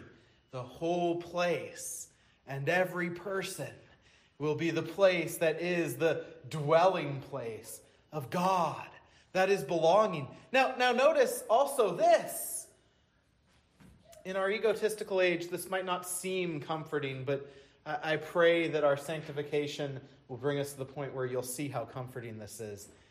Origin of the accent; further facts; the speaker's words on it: Merrimack, New Hampshire, United States; Holly and I had just gotten an apartment one town over from my hometown. And prior to that, my entire life, home was Merrimack, New Hampshire